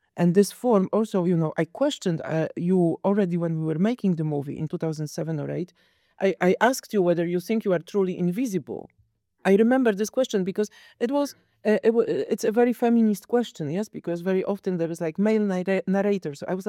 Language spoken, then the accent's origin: English; Poland; English is a second language; I come from Poland where the constructivism was the core, like the most, like.